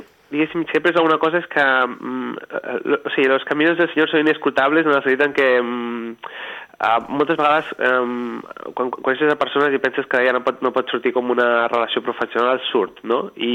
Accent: Calella, Catalonia, Spain; jo quan vaig als festivals sempre dic que soc de Calella i sempre m'estan dient Calella de Palafrugell, dic no, soc de Calella de la Costa

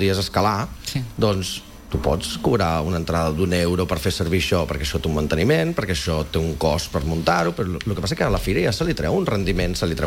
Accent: Calella, Catalonia, Spain; perquè és la festa major i la fira del meu poble. Llavors jo tinc... I compro la idea d'un dia lliure, però és que no és suficient. O sigui, és la fira de Calella.

